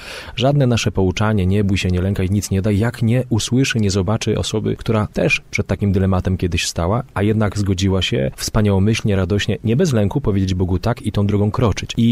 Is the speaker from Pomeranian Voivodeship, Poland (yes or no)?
yes; Władysławowo, Pomeranian Voivodeship, Poland; u nas na Kaszubach, u mnie we Władysławowie to się mówiło